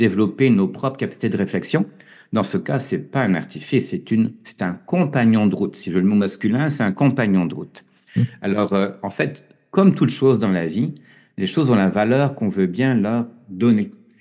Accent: Canada; c'est plus vrai, je crois, chez nous au Canada ou en France

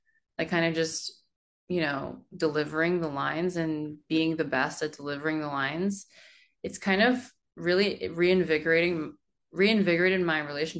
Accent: United States; I'm Korean American, and as much as K-pop has been so formative to me and who I am

